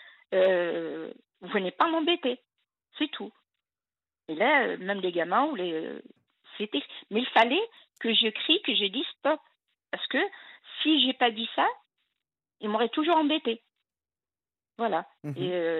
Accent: Algeria; now in France; je suis algérienne.

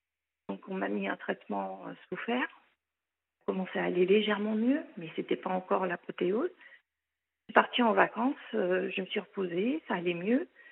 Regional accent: Château-Thierry, Hauts-de-France, France; now in Paris, France; mon père était déjà en France travailleur émigré. Et ensuite, j'ai fait toute ma scolarité, j'ai été élevée à Château-Thierry, la ville de Jean de La Fontaine. Et ensuite, je suis montée à Paris pour travailler.

